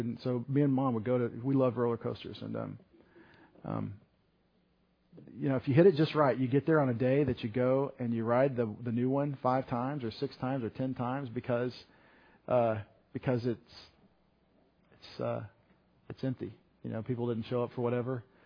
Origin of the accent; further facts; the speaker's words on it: Texas, United States; I'm from Texas, the original location of the original Six Flags.